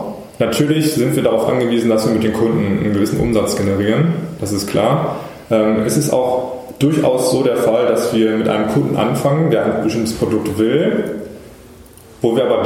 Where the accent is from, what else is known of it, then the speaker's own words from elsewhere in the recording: North Rhine-Westphalia, Germany; Ich komme aus dem Ruhrgebiet. Meine Freundin ist dann nach Bonn gezogen fürs Studium. Und dann bin ich natürlich mitgezogen